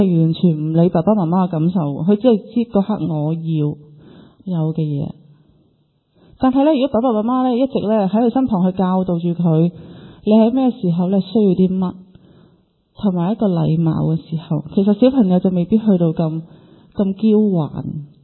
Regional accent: Hong Kong; 我们香港人的生活很好，

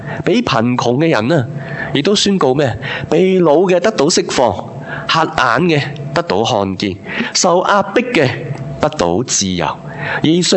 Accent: Hong Kong; 这个呢 就是我哋香港人

